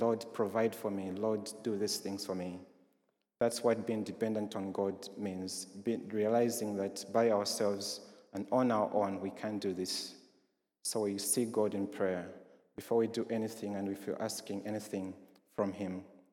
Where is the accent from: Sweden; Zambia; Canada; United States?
Zambia; I'm from Zambia, so because they say it's a Christian nation